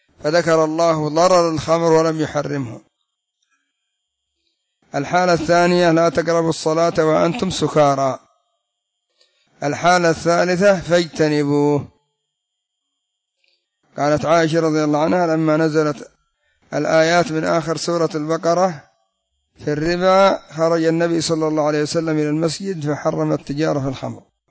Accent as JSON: {"language": "Arabic", "country": "Yemen", "said": "مثل عندنا في اليمن: كلنا يمن موبايل."}